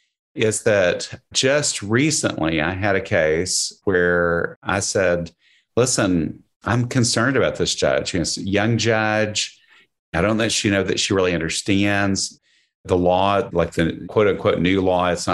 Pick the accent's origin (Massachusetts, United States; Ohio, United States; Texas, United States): Texas, United States; Odessa; born there; Well, I was born in Odessa, which is out in West Texas.